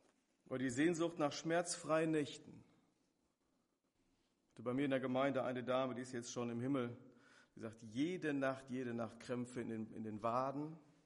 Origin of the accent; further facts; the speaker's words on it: North Rhine-Westphalia, Germany; lebt im Sauerland, in meinem Heimatort, in der Nähe meiner Verwandtschaft